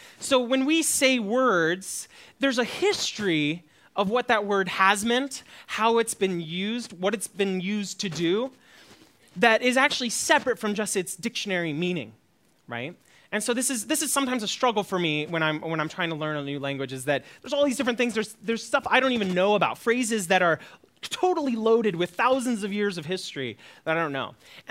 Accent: United States; And I say that as an American who only knows one language

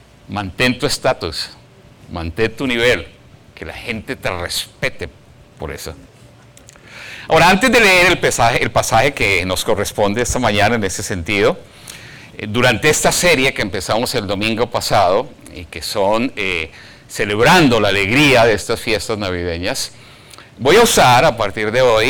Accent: Bogotá, Colombia; moved away; Hace unos días estaba en mi país, Colombia, en mi ciudad, en Bogotá.

